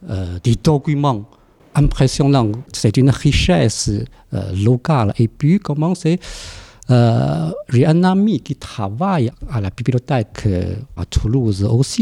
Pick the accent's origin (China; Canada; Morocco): China; French is a second language; now in France; Je suis originaire de Chine. Je vis en France depuis une vingtaine d'années.